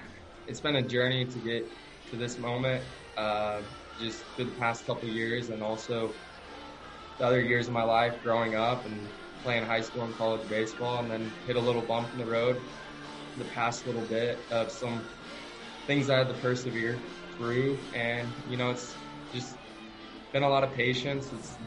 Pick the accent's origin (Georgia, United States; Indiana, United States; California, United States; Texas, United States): Texas, United States; I'm from Texas, went to school at Arkansas, so I'm a Southern kid, never been this far up north until being in Maryland.